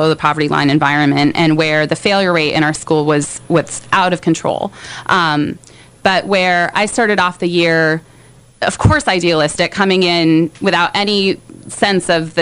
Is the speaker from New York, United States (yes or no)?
yes; Ithaca, New York, United States; And so for me, I grew up in Ithaca, New York, a system where there's one high school, everybody goes to the same...